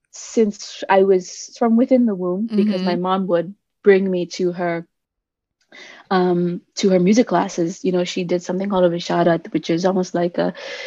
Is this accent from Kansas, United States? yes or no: no; New Hampshire, United States; also born or lived in India; I was born in India and then we came here when I was three to the US. around the Boston area, New Hampshire to be specific, but everyone knows Boston.